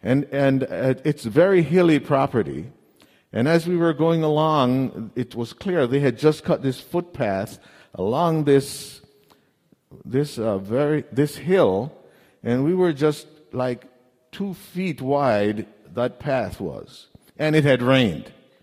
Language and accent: English; Jamaica; moved away as an adult; now in United States; I'm from Jamaica, and I came to the U.S. when I was 20 years old, and a couple months ago, I went back to Jamaica to visit